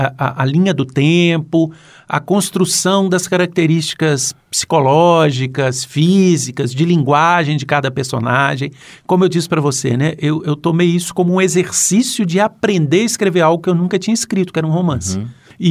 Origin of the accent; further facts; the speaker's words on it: Minas Gerais, Brazil; Eu sou de Minas, o livro se passa em Minas e acontece isso.